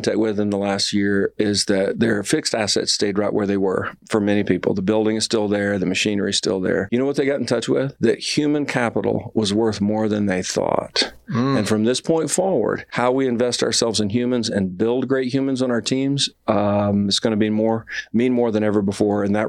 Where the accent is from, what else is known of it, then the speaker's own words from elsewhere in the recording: Alabama, United States; because I'm from Alabama.